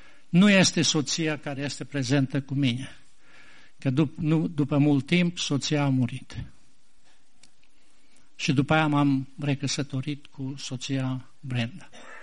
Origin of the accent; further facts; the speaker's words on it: Baia Mare, Maramureș County, Romania; pentru că eu sunt din Baia Mare, de acolo din Maramureș